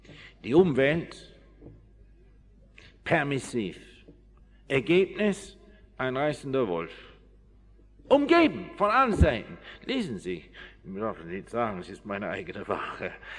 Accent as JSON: {"language": "German", "region": "England", "country": "United Kingdom", "tie": "born or raised there", "said": "ich bin groß geworden auf dem Land, auf einem Landgut in England."}